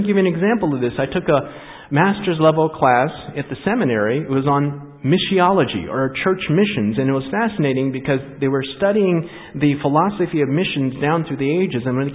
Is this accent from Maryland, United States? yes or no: yes; Takoma Park, Maryland, United States; born there; also born or lived in Alaska; Now, being an American, I was born in this country. Washington, D.C., Tacoma Park, Maryland, Washington Adventist Hospital. Being Adventist, being in Alaska, there are certain influences that have come into my mind. Being a Korean American